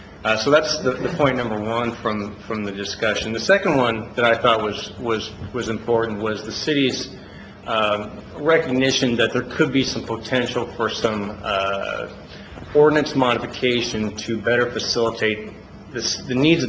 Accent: Spokane, Washington, United States; I'm the telecommunications director with NoNet, and I come from Spokane, Washington.

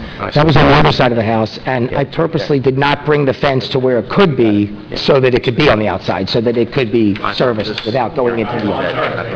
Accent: Philadelphia, Pennsylvania, United States; now in Margate, United States; You know, we're from Philadelphia. So we just decided after 30 years, and our children are 28 and 24, we think we'd like to live here.

